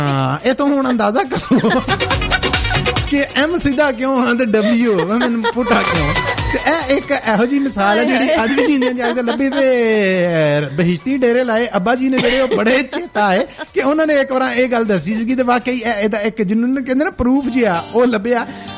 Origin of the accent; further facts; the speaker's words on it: Punjab, India; ਅੰਗਰੇਜ਼ੀ ਦੇ ਮਾਮਲੇ ਦੇ ਵਿੱਚ ਨਾ ਸਾਡਾ ਪੰਜਾਬੀਆਂ ਦਾ ਹੱਥ ਸਿਰ ਮਾੜਾ ਨਹੀਂ ਗਾ